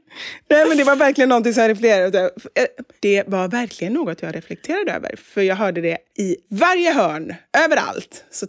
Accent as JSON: {"language": "Swedish", "town": "Gothenburg", "region": "Västra Götaland County", "country": "Sweden", "said": "med tanke på att du är från Örgryte och att jag är från Kortedala"}